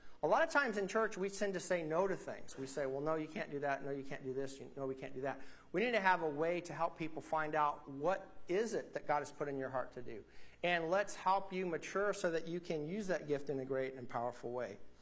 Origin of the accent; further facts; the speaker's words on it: Wichita, Kansas, United States; my guitar teacher, he was a student at Wichita State University. I'm from Wichita.